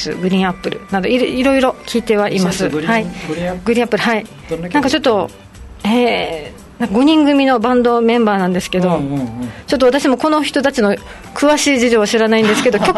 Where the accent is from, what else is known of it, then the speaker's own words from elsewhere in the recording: Okinawa, Japan; はい、私は沖縄市の出身になります